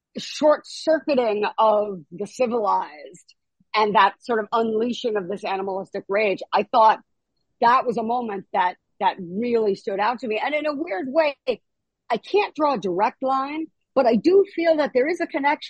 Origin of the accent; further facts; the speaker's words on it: New York City, New York, United States; Which, growing up in New York City, I'm like, country music, are you kidding me?